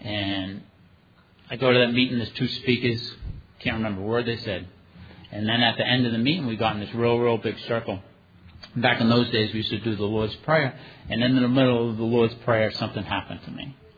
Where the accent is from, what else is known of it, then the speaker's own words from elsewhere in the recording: United States; I grew up in the Puerto Rican slums.